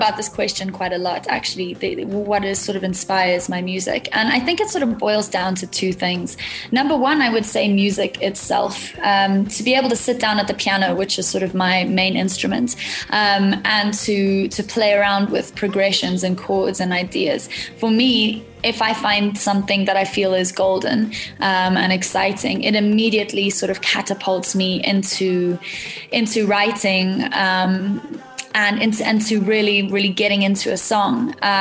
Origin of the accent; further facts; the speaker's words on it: Harare, Zimbabwe; Yeah, so I grew up in Harare, which is the capital of Zimbabwe, a couple of blocks down from the city center. And I grew up in a very musical home.